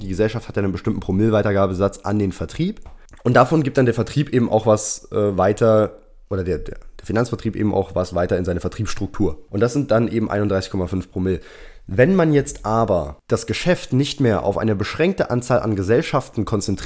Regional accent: Dresden, Saxony, Germany; Ja, Dresden ist meine Heimatstadt, wo ich herkomme.

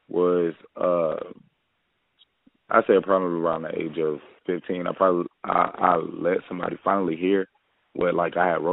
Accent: Atlanta, Georgia, United States; also born or lived in Louisiana; I'm from Louisiana, but I was raised in Atlanta.

